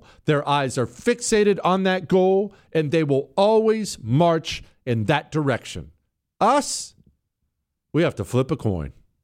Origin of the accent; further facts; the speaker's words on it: Montana, United States; but I grew up in Montana, as you know. Rodeos are everywhere all the time.